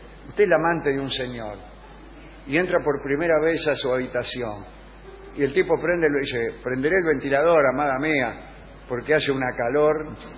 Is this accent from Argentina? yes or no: yes; Argentina; se lo digo como mujer argentina.